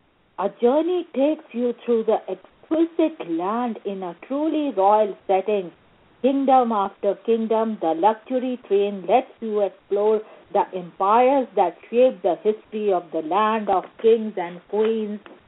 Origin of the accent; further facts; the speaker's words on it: India; now in Rockville, United States; I am born and raised in India, and now live in Rockville, Maryland, USA. I'm educated both in India and USA. I belong to one of the most prestigious families of India